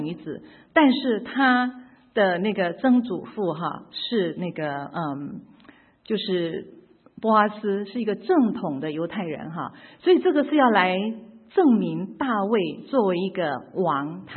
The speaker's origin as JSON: {"language": "Chinese", "country": "China", "said": "我想我们在座，我们是中国人"}